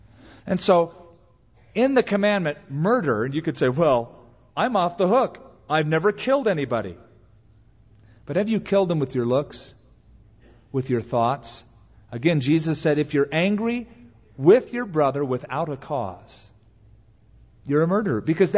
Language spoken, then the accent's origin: English; California, United States; Something that as a Californian, respect really wasn't a part of our culture.